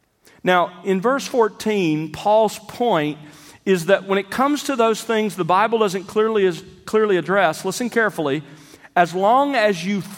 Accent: Alabama, United States; When I was growing up in South Alabama, we would occasionally get the bright idea to catch a squirrel

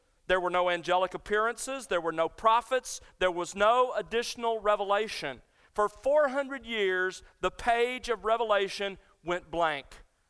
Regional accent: Alabama, United States; growing up in South Alabama

